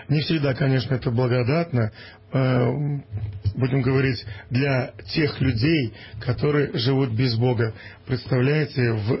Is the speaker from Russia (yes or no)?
yes; Orenburg Oblast, Russia; Это твое. Твое родное Оренбуржье. Твоя родная земля, откуда ты родом. И поэтому тянет и тянет всегда туда.